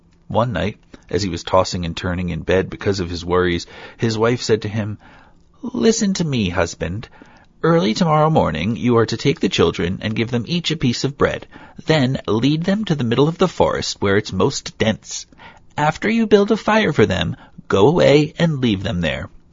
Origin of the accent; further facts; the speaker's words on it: New Jersey, United States; I'm originally from New Jersey, I'm sorry.